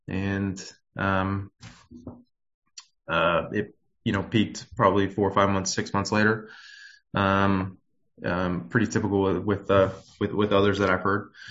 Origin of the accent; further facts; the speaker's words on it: Beaverton, Oregon, United States; I am from originally from Portland, Beaverton, Oregon.